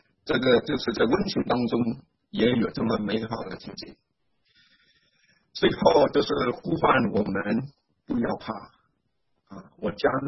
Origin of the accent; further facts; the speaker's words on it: Singapore; now in United States; 因为我是新加坡人，我有好些新加坡的朋友知道我住在美国